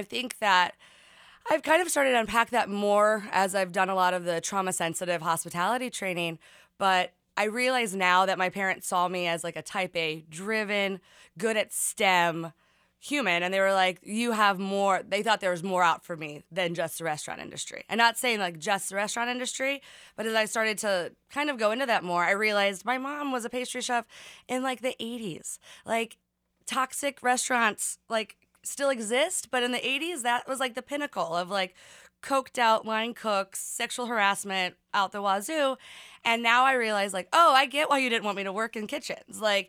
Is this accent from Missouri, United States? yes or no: yes; Kansas City, Missouri, United States; Growing up in Kansas City, a really great foundation that we have here is the Kauffman Foundation.